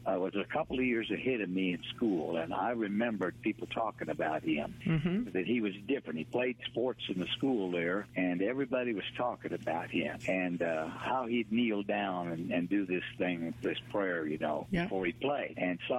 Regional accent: Canada; being a Canadian

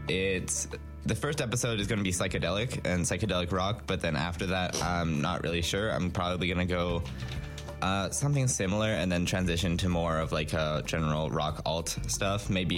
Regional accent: Calgary, Alberta, Canada; I'm from Calgary, so, like, during the winter, we actually get these, like, Chinooks, where it's, like, a nice break from the, you know, minus 20, 30 degree.

